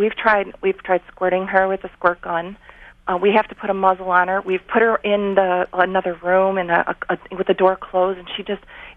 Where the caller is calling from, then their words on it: Lakeview, New York, United States; Lakeview, New York.